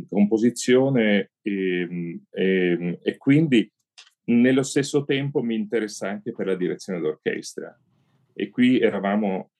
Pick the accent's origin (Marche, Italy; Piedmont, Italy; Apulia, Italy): Marche, Italy; Tavullia; Io sono nato a Tavuglia, in provincia di Pesaro